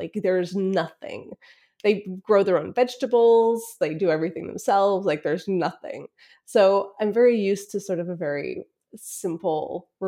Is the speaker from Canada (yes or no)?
yes; Canada; I'm originally Canadian, by the way.